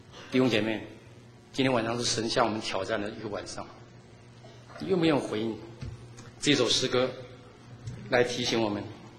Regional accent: China; 有一个西方的牧师就预言预测二十一世纪是我们中国人宣教的世纪。

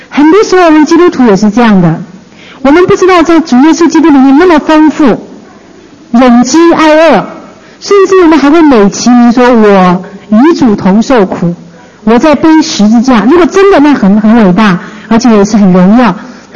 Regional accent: China

